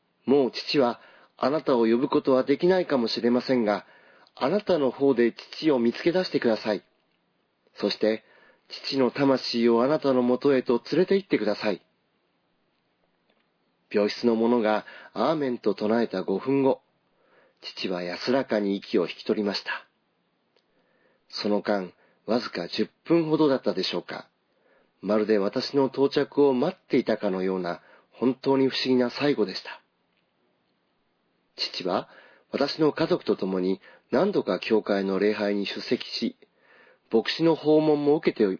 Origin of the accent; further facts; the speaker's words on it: Fukuoka, Japan; moved away as an adult; now in Hyogo, Japan; 私は現在勤めておりますキリスト教主義学校の教師として赴任するため、生まれ育った九州福岡を離れて兵庫に行きました。